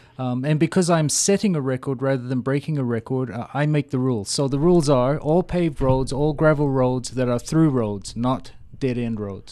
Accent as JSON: {"language": "English", "country": "New Zealand", "said": "Yes, I'm a veteran also from Desert Storm as a Kiwi."}